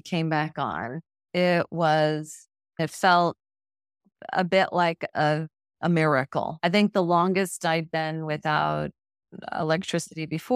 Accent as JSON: {"language": "English", "town": "Flagstaff", "region": "Arizona", "country": "United States", "tie": "born or raised there", "said": "one of my favorite trees growing up in Arizona, Flagstaff up there. I remember those aspen trees, loved them."}